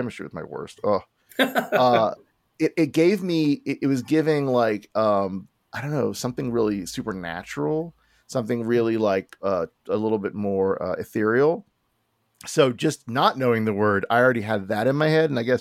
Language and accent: English; Florida, United States; born or raised there